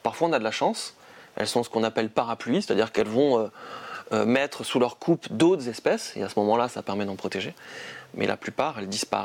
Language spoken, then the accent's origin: French; Provence-Alpes-Côte d'Azur, France; born there; Moi, il faut savoir que je suis né en zone méditerranéenne, hein, je suis né dans le Vaucluse.